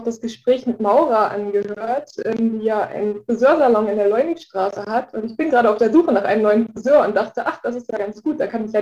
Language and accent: German; Bad Harzburg, Lower Saxony, Germany; also born or lived in Hesse; now in Hildesheim, Germany; Ganz ursprünglich komme ich aus Hessen, da bin ich geboren. Ich habe meine ganze Jugend im Harz verbracht, in Bad Harzburg.